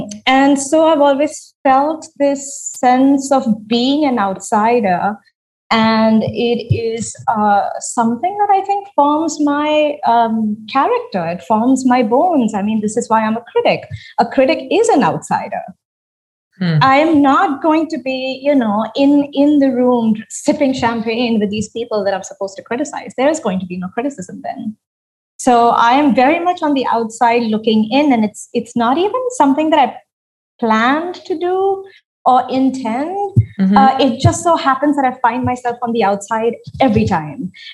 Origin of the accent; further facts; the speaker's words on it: Lagos, Nigeria; So I grew up in Lagos, Nigeria, which I think for me particularly, I was born in 1981.